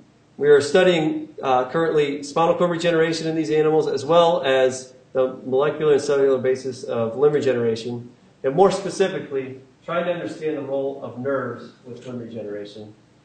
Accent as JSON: {"language": "English", "region": "Midwest", "country": "United States", "lives_now": "Boston, United States", "said": "although I'm a Midwesterner"}